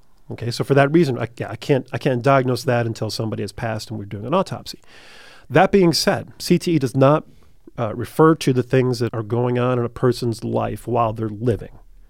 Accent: Detroit, Michigan, United States; I grew up playing hockey in Detroit.

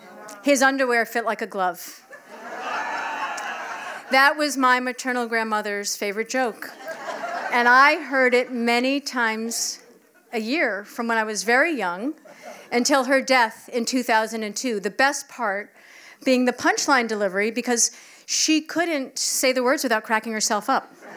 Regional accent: Amherst, Massachusetts, United States; from Amherst, and this is my story

